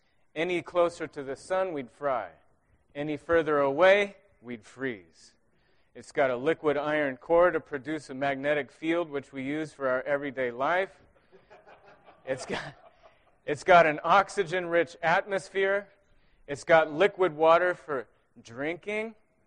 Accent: Madison, Wisconsin, United States; I'm from Madison, Wisconsin, and I also am happy to be here with you.

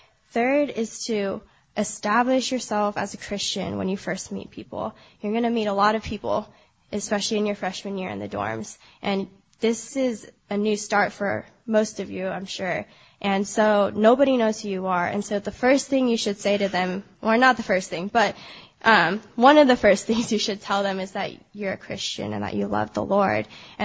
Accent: Irvine, California, United States; I'm going to be a third year at the University of Chicago. I grew up in Irvine.

